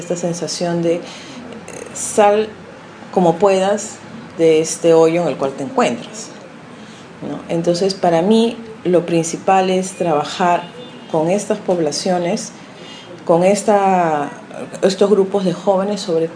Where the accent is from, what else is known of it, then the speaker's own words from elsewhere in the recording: Peru; now in Venezuela; Yo le digo, no, soy peruana.